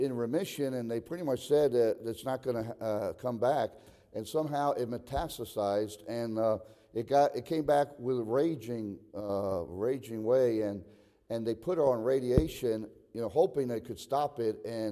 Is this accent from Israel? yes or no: yes; Israel; I grew up in Israel. Not all my young life, but part of it. I was there during the Yom Kippur War, the Day of Atonement, in 1973.